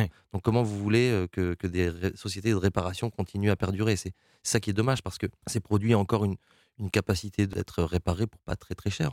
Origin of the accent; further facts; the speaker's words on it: Normandy, France; Je veux dire, je suis français, mais je suis aussi normand.